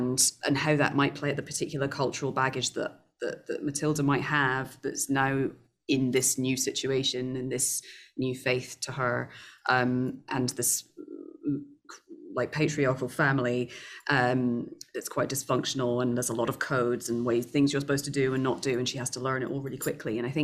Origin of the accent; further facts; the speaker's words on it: Scotland, United Kingdom; I'm playing a Scottish woman, and I'm a Scottish woman